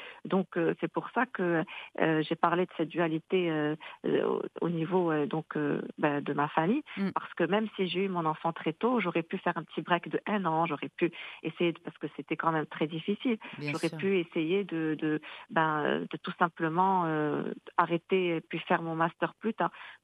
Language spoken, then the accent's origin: French; Fez, Fès-Meknès, Morocco; born there; je suis née à Fès et mon père est fasciste sur plusieurs générations et ma mère elle est née au Sénégal.